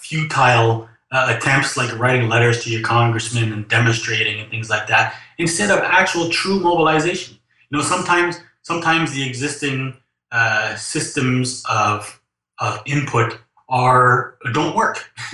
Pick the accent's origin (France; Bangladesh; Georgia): France; accent: French; I'm going to pronounce it with my French accent